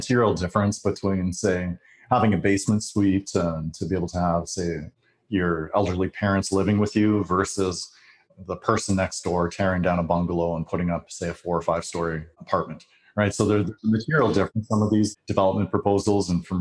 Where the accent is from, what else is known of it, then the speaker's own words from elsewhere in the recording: Calgary, Alberta, Canada; I would say growing up in East Calgary, you could just drop me on